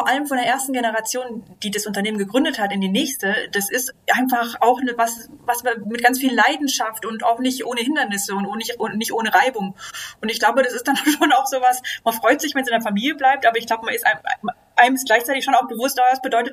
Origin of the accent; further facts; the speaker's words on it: Southern Germany, Germany; Ich bin hier tatsächlich ganz im Süden Deutschlands aufgewachsen, auch im konservativ geprägten Süden Deutschlands mit wirklich klassischen Rollenbildern.